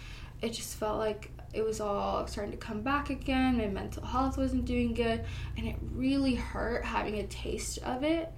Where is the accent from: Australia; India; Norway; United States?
India; I knew about, like, Ayurveda because it's, I'm Indian, I grew up in that and things